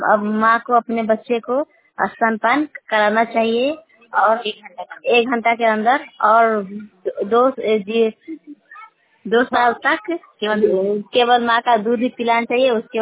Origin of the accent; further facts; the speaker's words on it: Chhapra, Bihar, India; मैं खारेतन छपरा की रहने वाली हूँ।